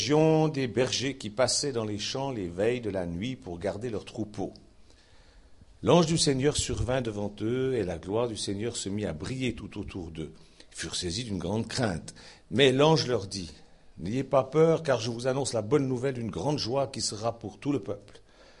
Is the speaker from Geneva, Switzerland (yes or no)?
no; Lausanne, Vaud, Switzerland; born there; Par exemple, moi, je suis né à Lausanne, mais je suis originaire de Saint-Saphorin.